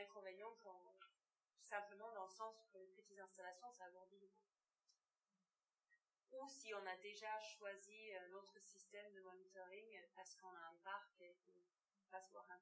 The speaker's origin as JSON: {"language": "French", "country": "Australia", "tie": "born or raised there", "said": "J'ai grandi en Australie."}